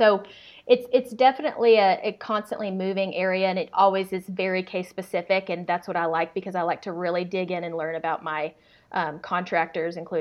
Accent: Arkansas, United States; now in Colorado, United States; So I'm originally from Arkansas. I grew up working on a rice and cattle farm with my father.

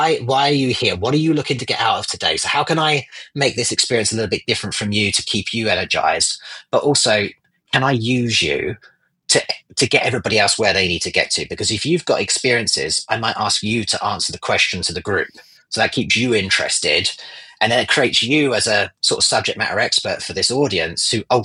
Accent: United Kingdom; I'm a Brit. We love talking about the weather.

